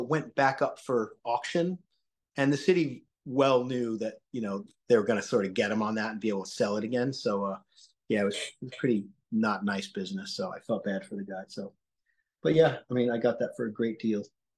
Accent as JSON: {"language": "English", "town": "Long Island", "region": "New York", "country": "United States", "tie": "born or raised there", "said": "I rode, my mom, we lived in suburbia. I grew up in Long Island, New York."}